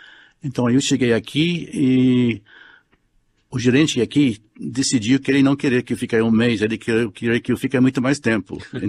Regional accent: Newcastle, North East England, United Kingdom; born there; Portuguese is a second language; moved away as an adult; eu nasci em Newcastle, norte da Inglaterra.

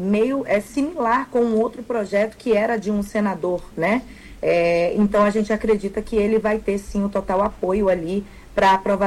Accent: Rondônia, Brazil; Hoje, eu sou do estado de Rondônia, mas não só Rondônia

